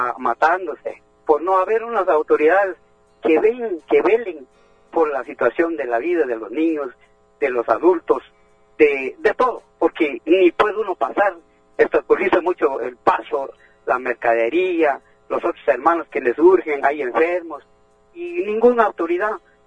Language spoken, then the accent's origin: Spanish; Tajumulco, San Marcos, Guatemala; Yo soy de Tajumulco, de una aldea de Chana